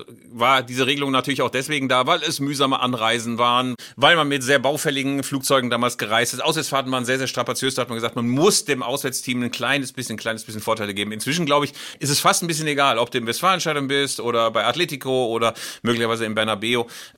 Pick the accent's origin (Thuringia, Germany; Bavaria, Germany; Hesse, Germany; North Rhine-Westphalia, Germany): North Rhine-Westphalia, Germany; Bielefeld; auch als Bielefelder